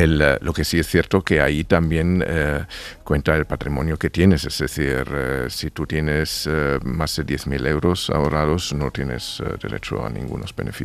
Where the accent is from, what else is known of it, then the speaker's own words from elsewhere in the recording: Germany; Spanish is a second language; a mí como alemán me da vergüenza